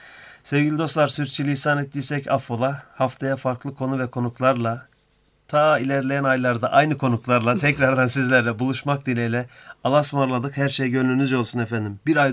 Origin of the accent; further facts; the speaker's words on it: Sarıkamış, Kars, Turkey; Kadar Sarıkamışlıyız, çok fazla lisanı derler yani şive olarak telaffuz edemesek de ben tabii işin içerisindeyim ama.